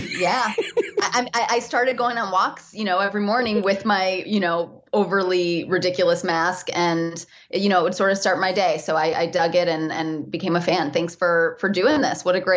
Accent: Michigan, United States; moved away as an adult; now in Los Angeles, United States; I knew I wanted to be in entertainment, but I came from Michigan

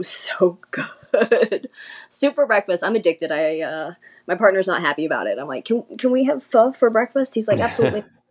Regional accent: United States; You know, like as an American, our heroes are all either monsters or they're fictional characters, right?

